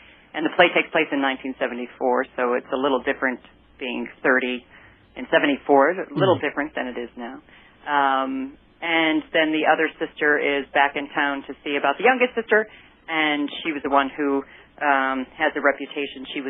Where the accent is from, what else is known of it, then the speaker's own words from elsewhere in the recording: Detroit, Michigan, United States; I grew up outside of Detroit, and I would put on shows when I was about 6 or 7 years old and actually charge people a nickel.